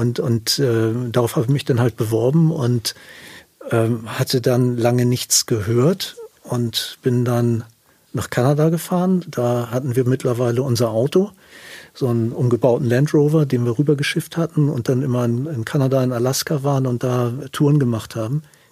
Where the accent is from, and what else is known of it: Hamburg, Germany; born or raised there